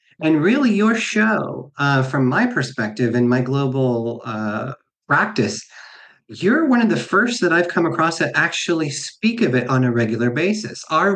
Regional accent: Kansas, United States; also born or lived in California; the transition that I made from growing up in Kansas to going into the military and then coming out of the military in California.

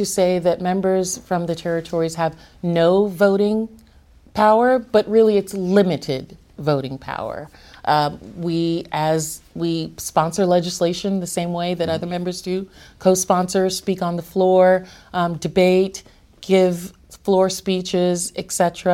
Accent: Brooklyn, New York, United States; You know, you said I grew up in Brooklyn. Mm-hmm. You know, us Brooklynites are always watching out for people in Manhattan trying to hustle us.

